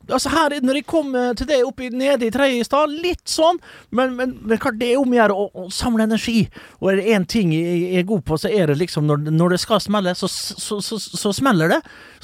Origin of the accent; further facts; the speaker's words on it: Vestnes, Møre og Romsdal, Norway; der jeg kommer ifra, jeg husker alltid... Nei, ikke Molde, fra Vestnes. Det er Norges Tirol, midt mellom Åndalsnes og Ålesund.